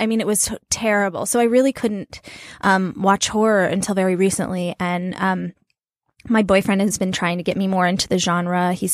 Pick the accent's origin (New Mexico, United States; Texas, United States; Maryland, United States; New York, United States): New Mexico, United States; I mean, I'm from New Mexico